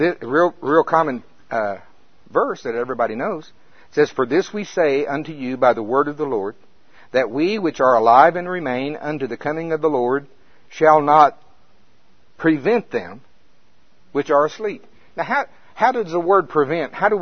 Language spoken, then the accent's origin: English; United States; I'm from Pottawatomie County.